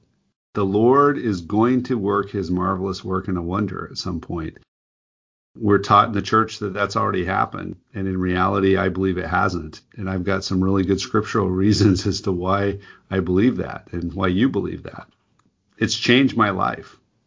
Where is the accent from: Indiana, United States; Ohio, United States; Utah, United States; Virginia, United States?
Utah, United States; also born or lived in Japan; now in Portland, United States; I grew up in Utah Valley. I went to BYU. I served a mission in Japan and actually lived in Japan for some time after graduating from BYU. Currently live in the Portland, Oregon area and have for the last 27 years